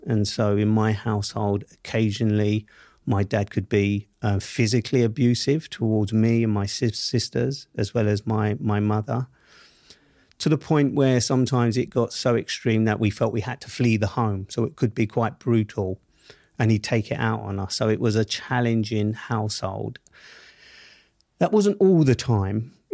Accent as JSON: {"language": "English", "region": "London", "country": "United Kingdom", "tie": "born or raised there", "said": "I grew up in Southeast London, Camberwell to be precise, just at the bottom of Cold Arbor Lane, which is the kind of junction between Brixton and Camberwell before you get to Peckham."}